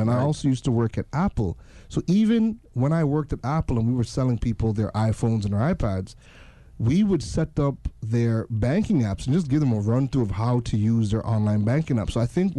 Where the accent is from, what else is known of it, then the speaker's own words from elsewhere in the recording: Canada; I'm from Canada, right?